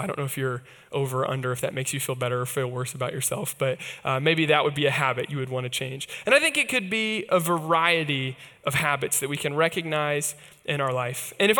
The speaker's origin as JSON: {"language": "English", "region": "Kansas", "country": "United States", "said": "Obviously, the up, I'm from Kansas, so my team, the Chiefs, I'm very excited."}